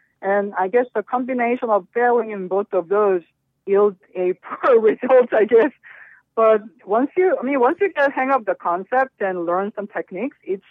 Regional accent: South Korea; English is a second language; moved away as an adult; I was born and raised in Korea, and I came here in my 20s.

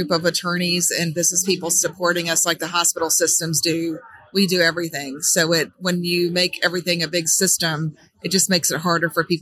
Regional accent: Charleston, South Carolina, United States; a dermatologist also from Charleston, South Carolina.

